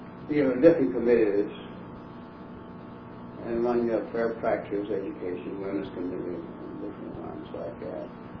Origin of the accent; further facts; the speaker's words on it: Oklahoma, United States; And I came from Oklahoma, and my next door neighbor was white. It's no big deal in Oklahoma at all, where I came from, about housing.